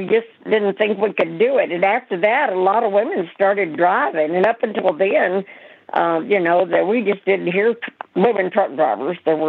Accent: Texas, United States; back then, didn't understand it that much because I was from Texas. And anybody that's from Texas is just hard-headed and wants to be known as Texas.

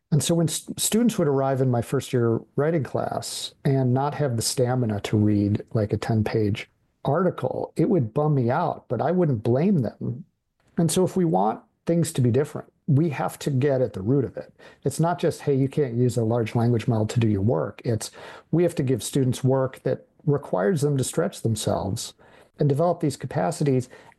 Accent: Midwest, United States; I'm from the Midwest and fairly low key.

